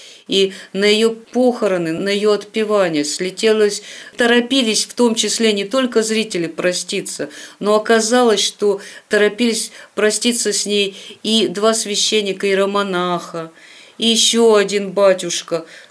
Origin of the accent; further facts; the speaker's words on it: Vorkuta, Komi Republic, Russia; в Воркуте не было церкви. Почему я с такой радостью говорю о том, что это уже не первая церковь, вот построили еще одну новую церковь. Она, когда я там росла, не было церкви